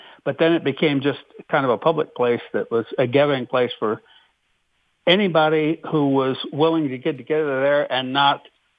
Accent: Wapakoneta, Ohio, United States; every time I came back to, you know, the local area and back to my hometown of Wapakoneta.

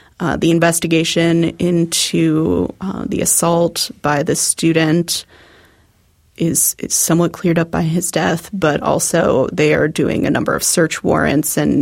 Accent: Columbus, Ohio, United States; I grew up in Columbus and live in Columbus, covering the State House news here

